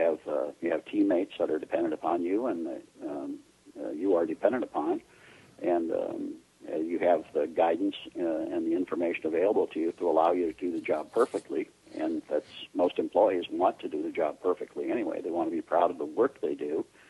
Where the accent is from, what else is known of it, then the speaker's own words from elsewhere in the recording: Detroit, Michigan, United States; I'm an old guy, so it was a long time ago. I was working in Detroit. I was born and raised in Detroit, and I was working in the auto industry in the 1980s